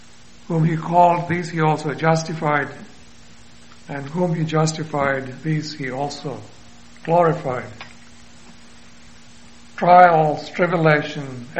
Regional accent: Kerala, India; And in my home state of India, you know, Kerala, which is a tropical rainforest pretty much bordering the Arabian Sea

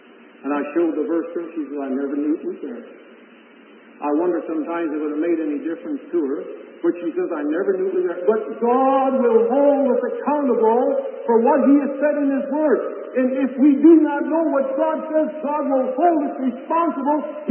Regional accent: Kansas, United States; I said, "You know, I'm from Kansas. That should explain most all of you."

